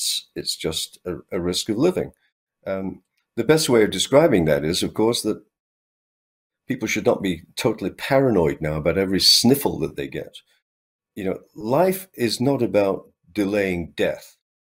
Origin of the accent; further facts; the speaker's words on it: Alberta, Canada; And just speaking as an Albertan now